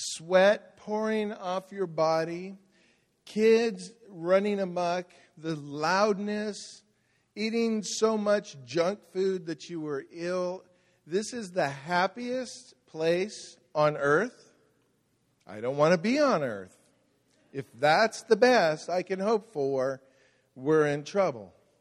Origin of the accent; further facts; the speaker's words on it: California, United States; I'm from California, so it's actually Disneyland.